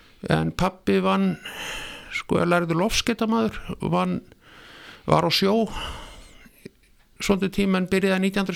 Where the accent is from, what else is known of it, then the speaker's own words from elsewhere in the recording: Reykjavik, Capital Region, Iceland; Nei, ég fættist á fæðingarheimlun í Reykjavík og vesturbæingur svona að upplagi en ólst upp í Lauganeskverfinu.